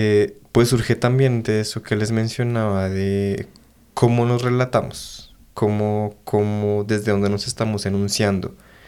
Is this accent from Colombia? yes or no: yes; Colombia; existir como colombianos y siendo parte de este territorio, e incluso en Latinoamérica, porque siento que pues no solo somos colombianos.